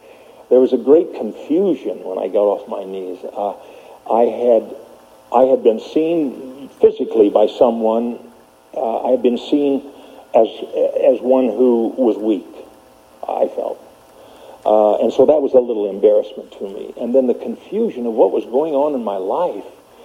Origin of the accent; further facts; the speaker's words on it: Los Angeles, California, United States; You know, I'm from West L.A. and a lot of things can happen in West L.A.